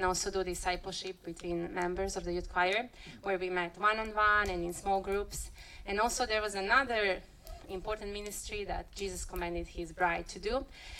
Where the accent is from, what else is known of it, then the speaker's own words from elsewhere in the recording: Serbia; I grew up in Serbia, and I lived there for 31 years, and I was mostly surrounded with non-Christians